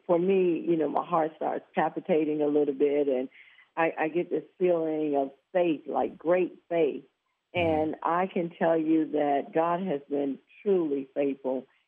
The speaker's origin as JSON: {"language": "English", "town": "Orlando", "region": "Florida", "country": "United States", "said": "I am originally from Orlando, Florida. So we started one in Orlando, and that was 30 years ago."}